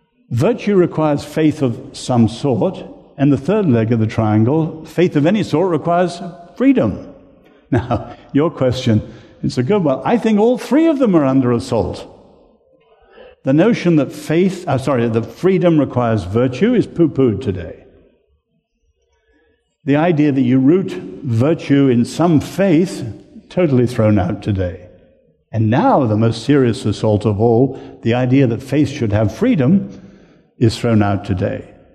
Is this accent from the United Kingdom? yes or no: yes; England, United Kingdom; Oh, I'm an Englishman. I have no right or intention to address your upcoming election.